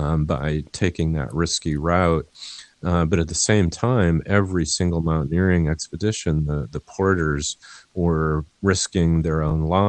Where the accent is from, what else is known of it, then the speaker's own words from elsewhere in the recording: Midwest, United States; And growing up in the Midwest, I wasn't that familiar with mountains.